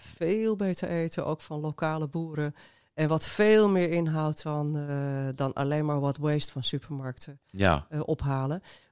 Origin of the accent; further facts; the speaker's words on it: Amsterdam, North Holland, Netherlands; Eiburg, ja, we zijn gewoon Amsterdammers.